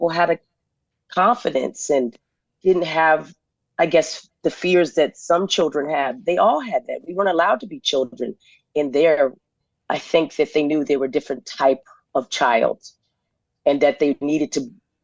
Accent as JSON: {"language": "English", "region": "Arizona", "country": "United States", "tie": "born there", "said": "I was born in Arizona off Highway 66."}